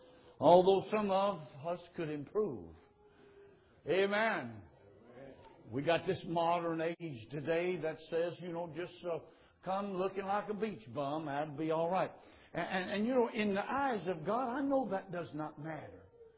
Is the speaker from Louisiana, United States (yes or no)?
yes; Louisiana, United States; but I'm from South Louisiana, and down there they grow a lot of figs.